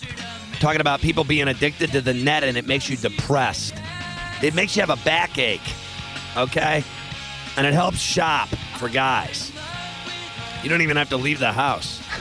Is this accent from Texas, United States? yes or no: no; Pittsburgh, Pennsylvania, United States; I mean, I'm from Pittsburgh.